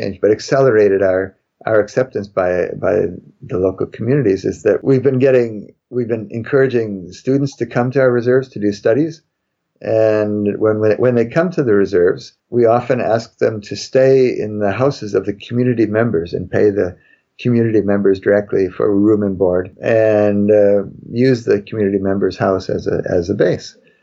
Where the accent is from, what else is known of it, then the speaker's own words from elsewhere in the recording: Wisconsin, United States; I grew up in Wisconsin, north of you, and it's the fringed gentian season right now.